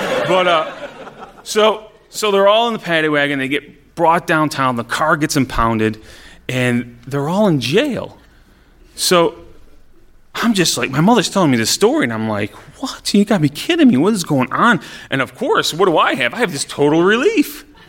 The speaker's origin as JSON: {"language": "English", "town": "Utica", "region": "New York", "country": "United States", "tie": "born or raised there", "said": "this is another thing that males growing up in Utica know."}